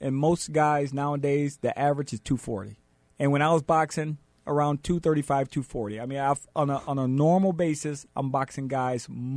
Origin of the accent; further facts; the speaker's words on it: Flint, Michigan, United States; And one of the young ladies won a gold medal from my hometown, Flint, Michigan.